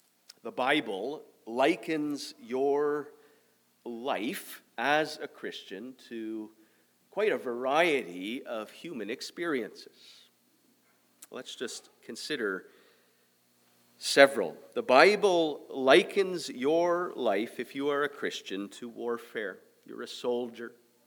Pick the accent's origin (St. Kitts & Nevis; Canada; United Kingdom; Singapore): Canada; I'm from Canada. Many of you know I've spent the last few years of my life studying in Pittsburgh, Pennsylvania, in the United States.